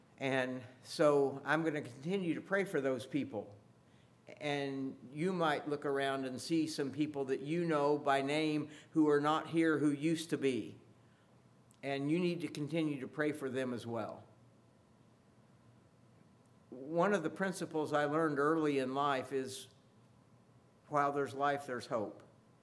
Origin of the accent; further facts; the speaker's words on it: Olney, Illinois, United States; also born or lived in Mattoon; I told you I was born in Mattoon, and that's true, but we moved here to Olney before I was a year old.